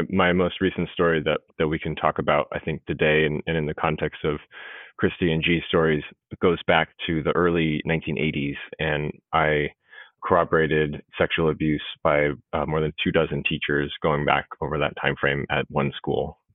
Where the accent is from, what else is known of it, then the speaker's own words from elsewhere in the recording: Rosemead, California, United States; Like our other guests today on the podcast, I am from Rosemead, California, and an alumni of Rosemead High School